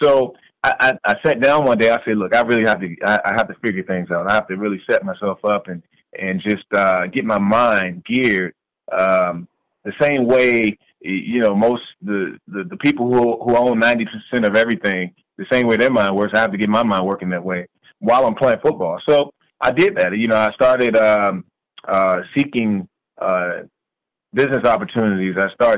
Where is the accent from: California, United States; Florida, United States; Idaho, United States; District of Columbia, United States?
District of Columbia, United States; Washington; as a kid growing up in Washington, D.C., I was afraid to pursue the arts.